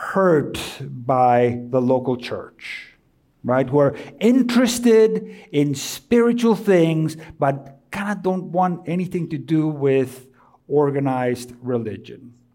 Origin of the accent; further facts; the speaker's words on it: Colombia; now in United States; Now, growing up in Colombia, the New Year's celebrations were very different than they are here.